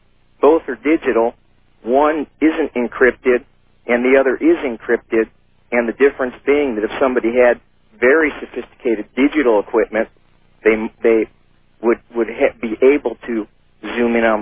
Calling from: Santa Rosa, California, United States; And I'm calling from Santa Rosa, California.

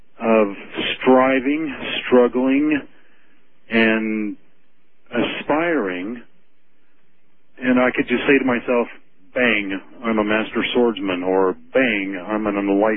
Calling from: Ogden, Utah, United States; I'm calling from Ogden, Utah.

